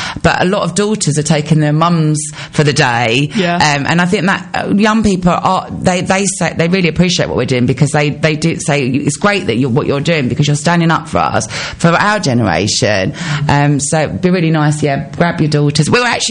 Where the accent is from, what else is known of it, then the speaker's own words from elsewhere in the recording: East of England, United Kingdom; We're from Essex, so come on, we're going to bring the fun, right?